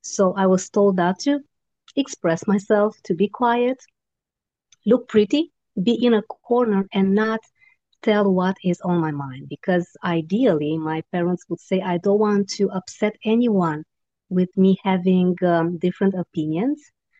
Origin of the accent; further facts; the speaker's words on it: Romania; growing up in Romania as a communist child, communism is not too long that it was abolished, and I was still very young when we still could feel the impact of it.